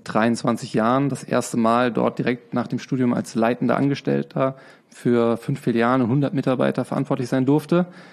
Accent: Trier, Rhineland-Palatinate, Germany; also born or lived in Dortmund; Also, geboren bin ich in Dortmund, zur Schule gegangen in Trier, studiert in Lörrach, danach gearbeitet im Ruhrgebiet.

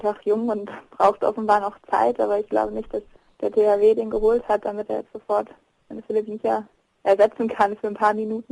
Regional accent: Kiel, Schleswig-Holstein, Germany; Ja, das ist ja das, was man als Kieler

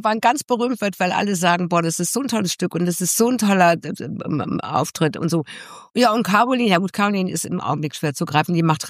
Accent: Mönchengladbach, North Rhine-Westphalia, Germany; now in Cologne, Germany; ich komme ja aus Mönchengladbach.

